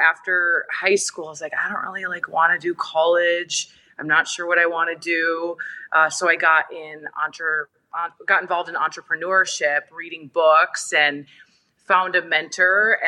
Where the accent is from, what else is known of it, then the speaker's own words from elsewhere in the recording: Minnesota, United States; I'm from the Midwest. So I'm from Minnesota, and I was raised by a single mom, the youngest of three, and lots of hardship growing up.